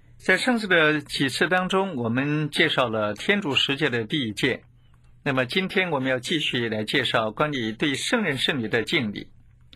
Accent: China; 就如同我们中国人常说的"官说"嘛。

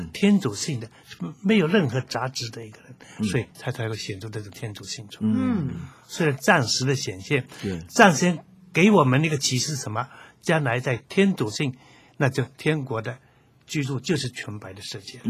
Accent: China; 所以我们中国人常讲了什么？

